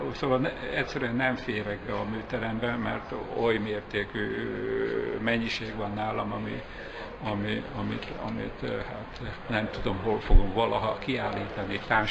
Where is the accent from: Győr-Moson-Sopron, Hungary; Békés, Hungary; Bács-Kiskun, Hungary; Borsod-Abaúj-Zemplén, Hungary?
Békés, Hungary; Békéscsaba; egy Békés Csabai születésű vagyok, és tanyavilágról jöttem föl, hát nekem egy óriási dolog volt, hogy egy vidéki tanyáról Budapestig elmenni